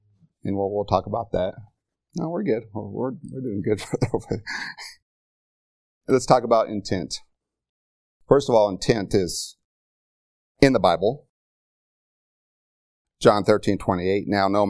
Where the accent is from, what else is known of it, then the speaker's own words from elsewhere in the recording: California, United States; Number one, I am from California. Okay. I couldn't help that.